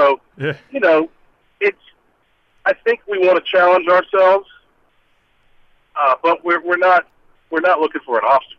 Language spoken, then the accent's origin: English; New York City, New York, United States; also born or lived in Nashville / New Orleans; growing up in New York City and living in Nashville and spending time and living in New Orleans